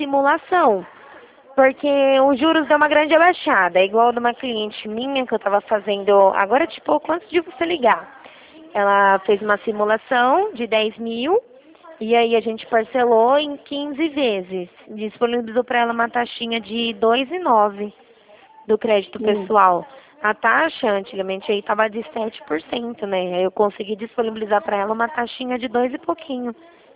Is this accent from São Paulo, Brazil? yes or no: yes; Rio Claro, São Paulo, Brazil; eu sou de Rio Claro, São Paulo.